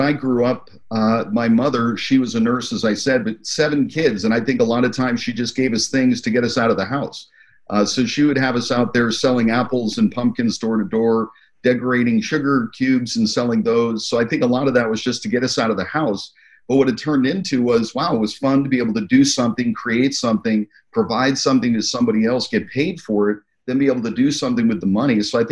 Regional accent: New York, United States; So the short story is from upstate New York around Albany, Saratoga.

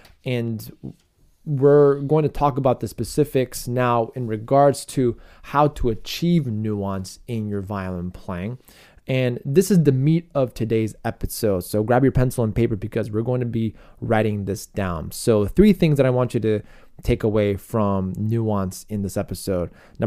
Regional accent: Chicago, Illinois, United States; In my hometown of Chicago, I remember when I attended one of the … concerts when I was a young fellow

